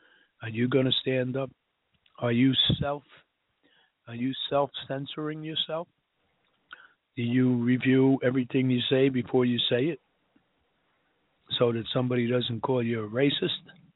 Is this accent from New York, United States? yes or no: yes; New York, United States; accent: New York; And no wonder when you hear my New York accent, everybody's hair stands on end. I know, but I got to tell you, when the next Civil War comes, you better make room for this New Yorker